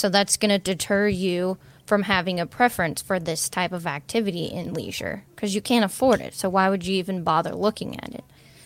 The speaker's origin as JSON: {"language": "English", "region": "Midwest", "country": "United States", "tie": "born or raised there", "said": "growing up in the Midwest, I imagine it's kind of similar there"}